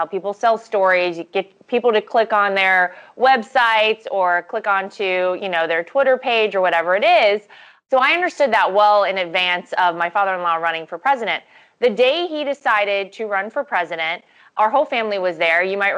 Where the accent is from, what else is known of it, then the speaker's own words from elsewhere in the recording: Wilmington, North Carolina, United States; Yeah, well, I grew up in North Carolina, southeastern North Carolina. I'm from a town called Wilmington.